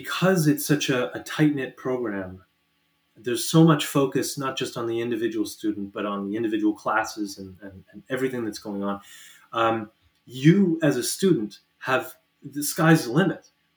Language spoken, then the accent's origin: English; Niagara Falls, Ontario, Canada; So I am a Niagara local originally. I grew up in Niagara Falls